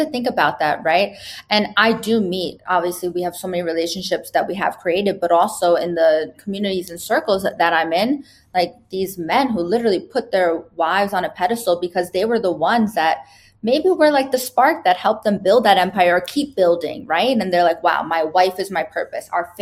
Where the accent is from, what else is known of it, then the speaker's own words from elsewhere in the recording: United States; I'm Puerto Rican, Filipino, and Turkish, but I'm very American.